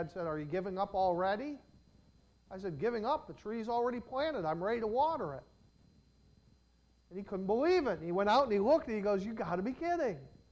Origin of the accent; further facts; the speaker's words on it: New Jersey, United States; growing up in New Jersey is so different from some places. The very ground is different.